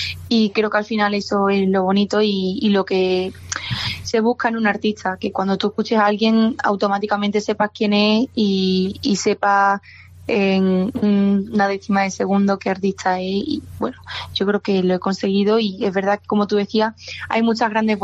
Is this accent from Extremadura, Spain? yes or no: yes; Extremadura, Spain; claramente que noto el calor de Extremadura y, bueno, qué decir, para mi familia, o sea, que la gente de mi tierra me vea, me escuche, me apoye.